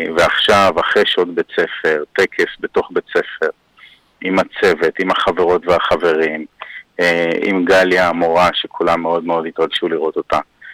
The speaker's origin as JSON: {"language": "Hebrew", "country": "Hong Kong", "tie": "born or raised there", "moved": "yes", "said": "אני גדלתי בהונג קונג"}